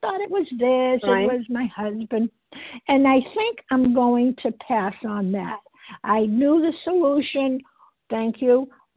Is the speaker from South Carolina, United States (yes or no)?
no; Massachusetts, United States; Pardon me. And I am from Massachusetts